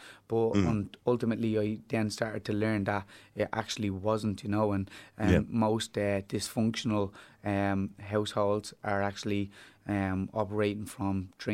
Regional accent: Dublin, Leinster, Ireland; I am from Fatima Mansions, yeah.

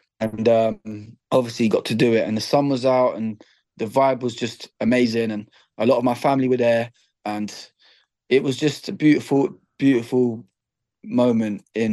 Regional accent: England, United Kingdom; accent: English; Now, I always call myself Irish. I'm very, very proud of them, with them roots. I'm just an Irish man with an English accent.

